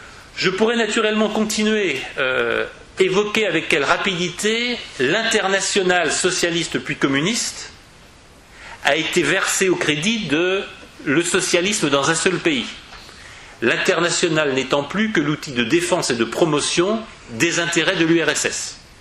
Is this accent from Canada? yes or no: no; France; et puisque je suis français